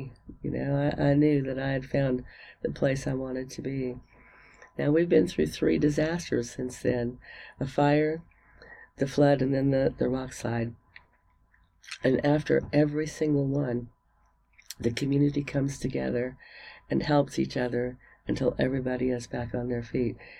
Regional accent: Florida, United States; also born or lived in Boston, United States; now in Hot Springs, United States; Originally, I'm from Florida. However, I spent about 4 years in Boston, Massachusetts.

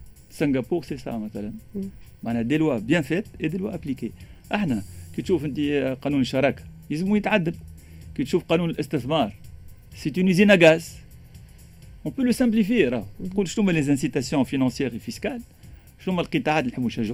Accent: Tunisia; عندنا توانسه موجودين، عندنا دياسبورا خرق العاده، عندنا في تونس ان بوتنسيال انورم.

